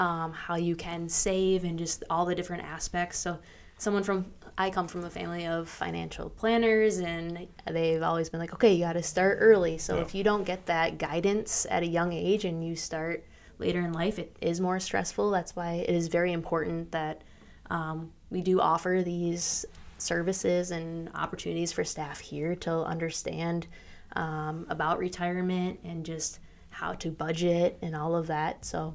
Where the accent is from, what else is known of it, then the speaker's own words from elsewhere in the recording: Oregon, United States; now in Verona, United States; Even though I am from Oregon, now I am a Verona Wildcat.